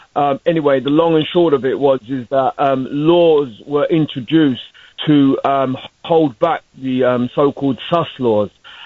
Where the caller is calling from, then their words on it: London, United Kingdom; I'm calling from London, England.